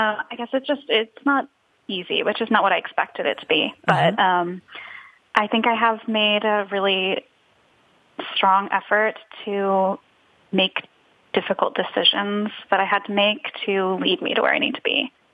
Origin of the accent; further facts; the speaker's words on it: Texas, United States; moved away; I have been living out of the state that I grew up in. So I've been living in Florida. And I grew up in Texas